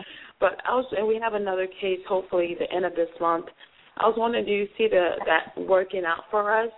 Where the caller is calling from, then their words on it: North Carolina, United States; I'm calling from North Carolina.